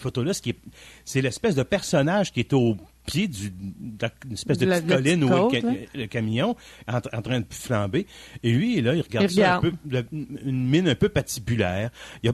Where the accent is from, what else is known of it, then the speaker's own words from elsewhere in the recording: Shawinigan, Quebec, Canada; Moi, je viens de Shawinigan, une ville industrielle, donc qui est née au tournant du 19e, du 20e siècle, et qui a connu son apogée dans les années 50, et qui a vécu la surindustrialisation